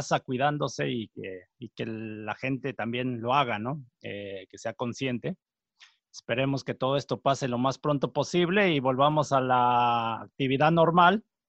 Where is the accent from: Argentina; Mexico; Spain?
Mexico; Texcoco, State of Mexico; nunca se me olvidaron mis raíces. Yo soy de Texcoco, Estado de México. Para que la gente se dé una idea, está como a unos 40, 50 minutos de la capital de México, de la Ciudad de México